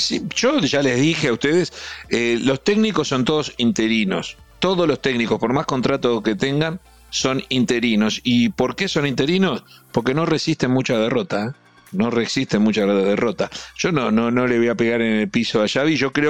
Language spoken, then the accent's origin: Spanish; Uruguay; Yo estoy convencido, además, como uruguayo, tengo claro